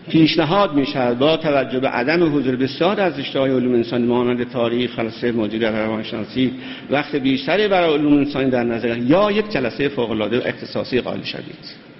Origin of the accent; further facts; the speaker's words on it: Iran; به عنوان یک ایرانی تجربه تاریخ زیادی داریم